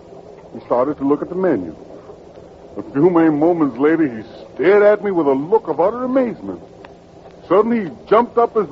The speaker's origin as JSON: {"language": "English", "region": "Kansas", "country": "United States", "tie": "born or raised there", "said": "You see, I grew up in Kansas, so the absurdity of Southern Jim Crow were new to me at that time"}